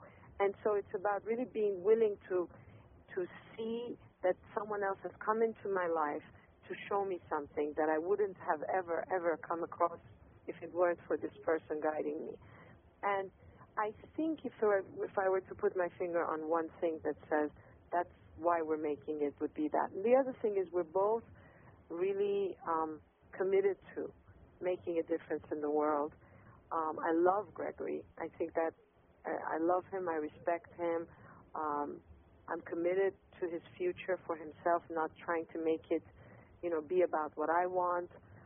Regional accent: Iran; I was born and raised in Iran, and I was born and raised in Iran as a Jewish person and female

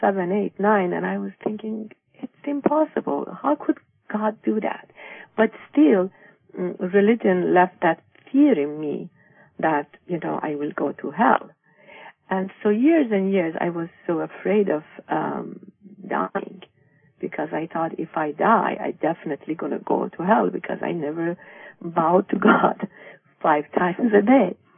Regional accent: Iran; I grew up in Iran, and I was born Muslim

